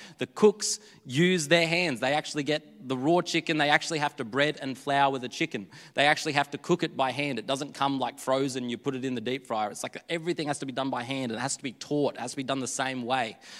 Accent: Billawilla, Australia; You know, Billawilla, my hometown, it didn't have a McDonald's, didn't have a Hungry Jack's, didn't even have a Domino's, but KFC.

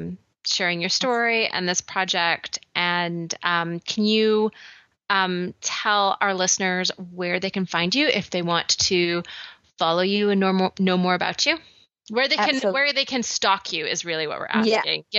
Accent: Canada; I'm Canadian.

